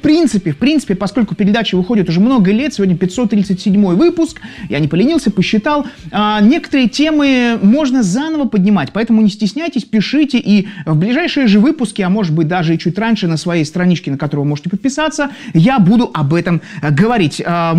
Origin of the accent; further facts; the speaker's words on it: Saint Petersburg, Russia; Давайте знакомиться, я из Санкт-Петербурга, а откуда вы?